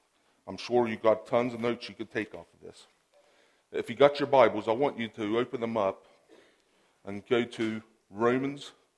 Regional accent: Beverly, Ohio, United States; I'm from Ohio. I'm from a small little town called Beverly.

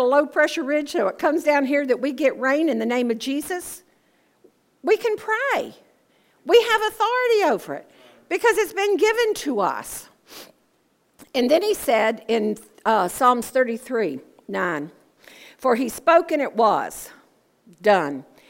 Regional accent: Georgia, United States; I'm from Georgia. It's a hot down here

